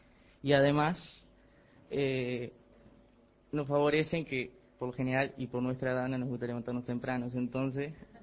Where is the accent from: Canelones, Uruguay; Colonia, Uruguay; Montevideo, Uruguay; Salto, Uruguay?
Colonia, Uruguay; Semillero; en el caso mío soy de acá de Semillero, y bueno, viajo, estoy a 4 kilómetros de ahí, pero soy de acá de Semillero